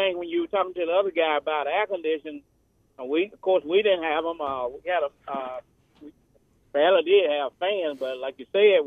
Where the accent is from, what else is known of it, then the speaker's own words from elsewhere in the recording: Opelika, Alabama, United States; I stayed right near town from where I was raised at in Opelika